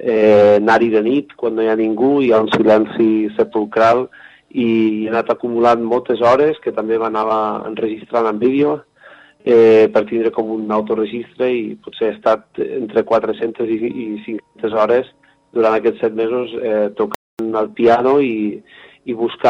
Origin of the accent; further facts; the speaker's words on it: Falset, Catalonia, Spain; vaig créixer a Falset